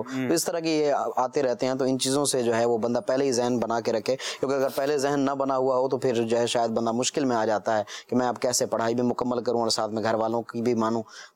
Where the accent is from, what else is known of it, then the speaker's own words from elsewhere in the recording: Chachran Sharif, Punjab, Pakistan; جنوبی پنجاب ضلع رحیمیار خان چاچڑا شریف